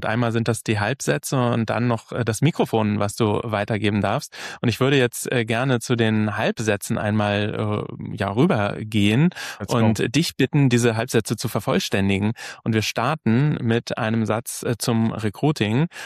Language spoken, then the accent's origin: German; Hamburg, Germany; wie man in Hamburg sagt, Butter bei die Fische. Wir sind ja beide Hamburger.